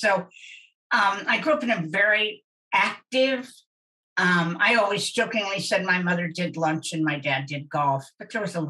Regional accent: Kansas, United States; Well, I'm adopted, and I was adopted, strangely enough, it's a strange story, but I am from Kansas, and yes, I know Dorothy and those guys.

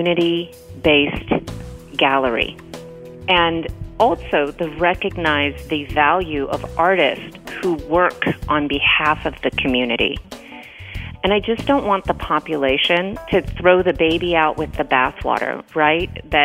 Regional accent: Venice, California, United States; I grew up in Venice, California. I'm an L.A.-based artist. However, I live in Northern California.

